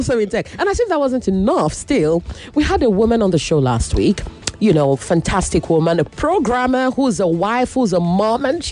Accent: Edo, Nigeria; I'm from Edo State.

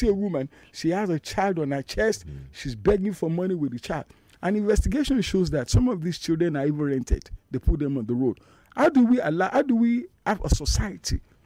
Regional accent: Lagos Island, Lagos, Nigeria; family, they are also from Lagos Island. And that means father, mother, both ways. I'm a proud indigene of Lagos State.

